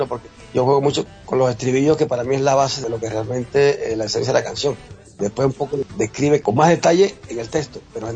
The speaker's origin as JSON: {"language": "Spanish", "country": "Cuba", "moved": "yes", "said": "Yo que también soy cubano, pero ya como yo muchos años aquí, bueno, no, una mezcla ahí, ¿no?"}